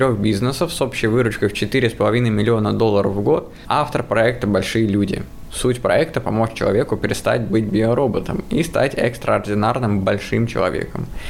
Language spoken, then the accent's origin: Russian; Saint Petersburg, Russia; Я иллюзионист из Санкт-Петербурга